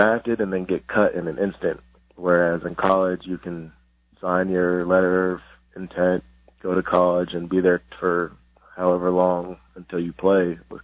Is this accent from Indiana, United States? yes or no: yes; Muncie, Indiana, United States; born there; No, I started out with the Colts, where I was born in Muncie, Indiana.